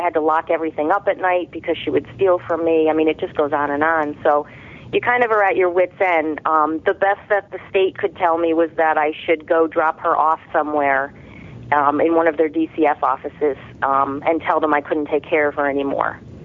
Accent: Connecticut, United States; I'm from Connecticut, and I have a daughter who is 15 years old.

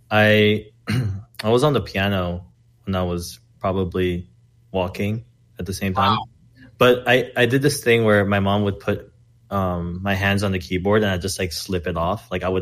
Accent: La Crescenta, California, United States; Yeah, I'm from La Crescenta, but my dad currently lives in Arcadia.

